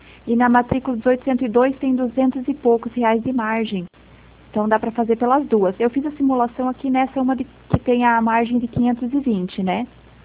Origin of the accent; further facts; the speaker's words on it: Toledo, Paraná, Brazil; eu sou aqui do Paraná, de Toledo.